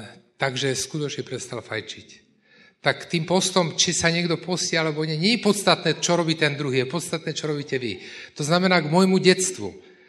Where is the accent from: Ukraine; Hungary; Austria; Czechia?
Czechia; Moravia; Slovak is a second language; teda česky, pretože som Moravák.